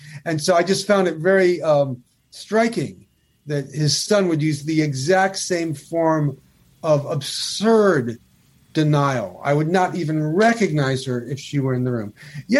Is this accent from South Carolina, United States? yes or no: no; New York, United States; I'm a New Yorker.